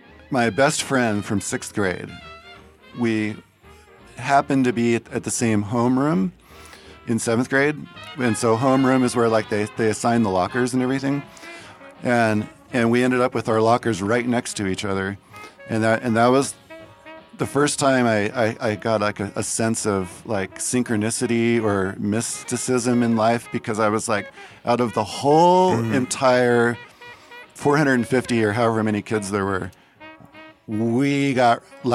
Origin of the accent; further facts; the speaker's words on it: California, United States; now in Reno, United States; It was because his mom bought property here when we were growing up in the Bay Area.